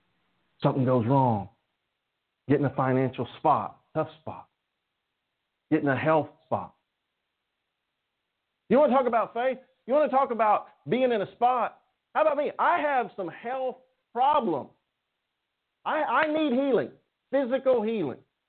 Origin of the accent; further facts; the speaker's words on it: Tulsa, Oklahoma, United States; born there; I was born in Tulsa, grew up going. We lived here, though. We moved here. My mom was from here. But every summer, we drive to Oklahoma, camp out at Lake Keystone.